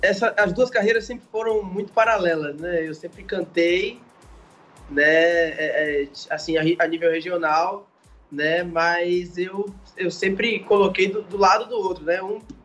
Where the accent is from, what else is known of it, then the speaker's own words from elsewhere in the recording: Bahia, Brazil; pra quem não sabe, eu sou baiano, né? E aqui na Bahia, né?